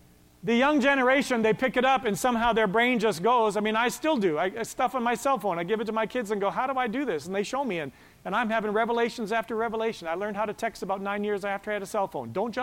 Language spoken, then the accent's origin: English; Westlock, Alberta, Canada; it comes from my hometown of Westlock